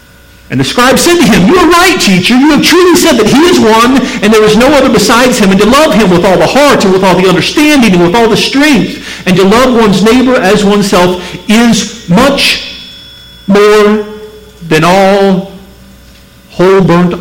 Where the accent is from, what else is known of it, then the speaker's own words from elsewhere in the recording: Missouri, United States; I'm from Missouri. Show me you love me.